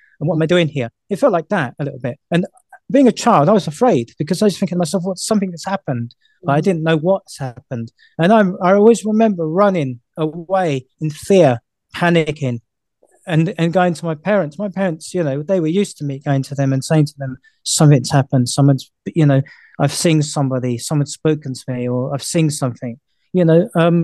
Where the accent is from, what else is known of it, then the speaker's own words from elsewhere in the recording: London, United Kingdom; I grew up in the East End of London, which was basically just a stone throw away from what would be the Tower of London